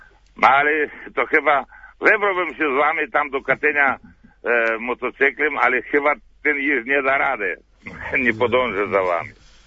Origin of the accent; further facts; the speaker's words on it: Sambir, Lviv Oblast, Ukraine; Polish is a second language; now in Poland; Ja jestem z Ukrainy, z Sambora. No, pracuję teraz kierowcą tira tu w Polsce, już teraz w tym roku dostałem obywatelstwo polskie.